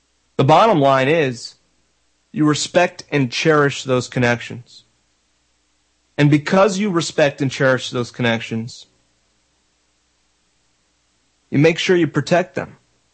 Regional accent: Florida, United States; I grew up in South Florida. My parents are New Yorkers.

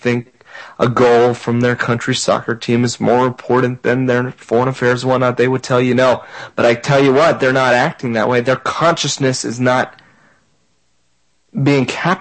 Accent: Florida, United States; this tropical storm that's on the coast of my home state of Florida.

